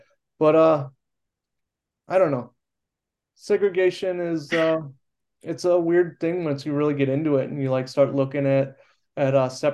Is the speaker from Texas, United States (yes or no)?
no; California, United States; I guess maybe because I'm from California and there's a junior college on like